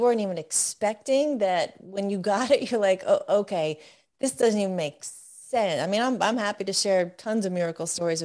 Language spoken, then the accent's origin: English; New York, United States; now in Texas, United States; we grew up in New York, and I, you know, Italian, New York, Catholic, that's your culture.